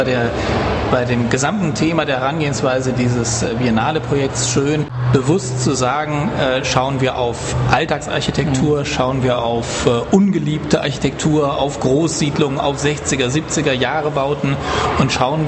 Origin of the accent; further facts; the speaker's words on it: Wuppertal, North Rhine-Westphalia, Germany; wenn man das jemandem sagt, ich komme aus Wuppertal